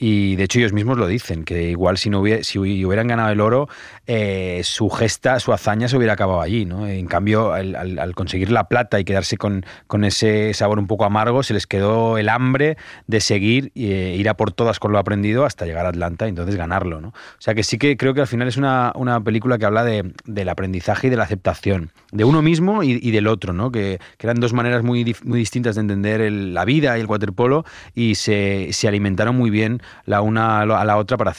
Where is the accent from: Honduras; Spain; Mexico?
Spain; Barcelona, Catalonia; Pues yo soy de Poblenou y sí que había mucha cultura de la natación, del waterpolo.